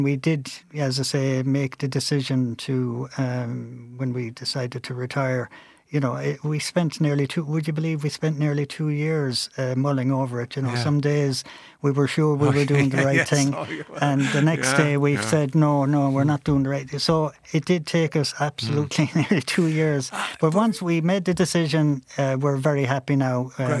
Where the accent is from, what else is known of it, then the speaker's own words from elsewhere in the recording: Galway, Connacht, Ireland; I was born and reared in Raven Terrace, which is just part of the Clada